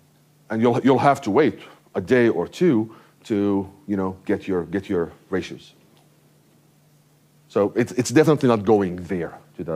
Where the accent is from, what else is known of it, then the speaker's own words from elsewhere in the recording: Syria; English is a second language; as I grew up in Syria